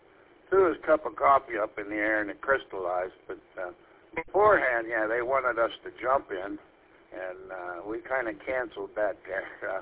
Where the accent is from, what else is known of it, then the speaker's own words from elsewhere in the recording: Norfolk, Virginia, United States; also born or lived in Korea; Navy brat. I grew up there in Norfolk, Virginia.